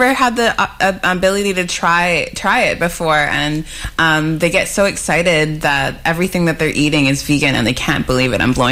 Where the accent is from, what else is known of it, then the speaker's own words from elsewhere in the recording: Vancouver, British Columbia, Canada; growing up in Vancouver and not being always vegan myself